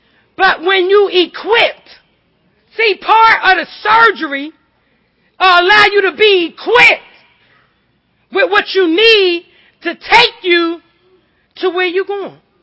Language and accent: English; Philadelphia, Pennsylvania, United States; from West Philly.